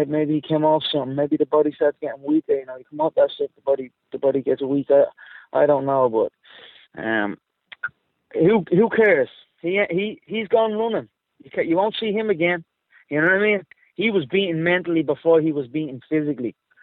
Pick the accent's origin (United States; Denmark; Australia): Australia; Melbourne, Victoria; I'm the one that put the UFC on the map here. So if you're coming into my hometown, you best believe I want on the show.